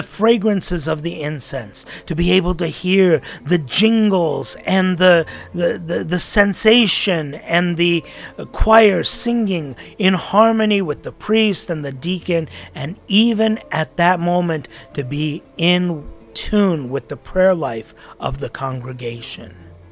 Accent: United States; born there; Now, I am American-born, and I could vouch for this.

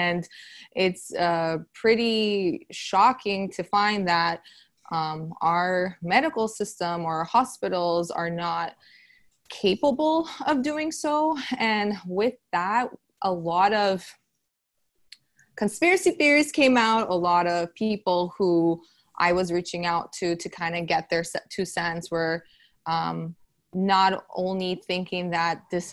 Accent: Burbank, California, United States; I'm from Burbank, California. Lily and I, we know each other from middle school. We both went to John Muir in Burbank, California. So we're both from Los Angeles in the Burbank area.

